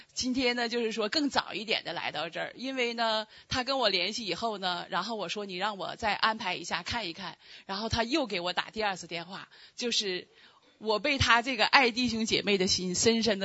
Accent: Harbin, Heilongjiang, China; now in Toronto, Canada; 我是从那个中国哈尔滨来的

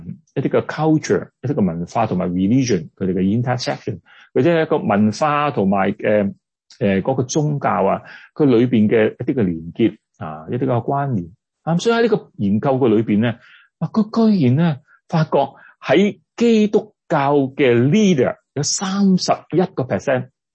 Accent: China; now in North America; 这个事情我们中国人可能还好一点，在西方人的教会里面，年轻人越来越少来到回教会

